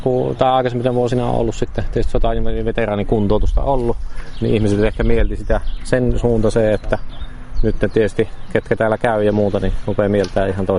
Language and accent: Finnish; Mikkeli, South Savo, Finland; minä olen Mikkelistä, olen kotosi. Ja asunut täällä jo 41 vuotta kohta.